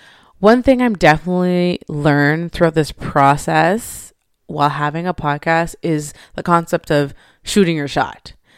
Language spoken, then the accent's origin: English; Montreal, Quebec, Canada; just to give you a little bit of backstory, I grew up in Montreal.